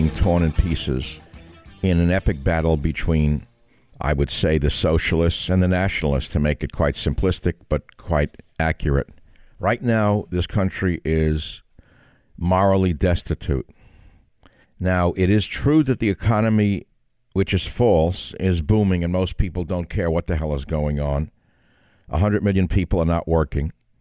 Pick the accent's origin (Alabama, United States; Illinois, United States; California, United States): California, United States; born or raised there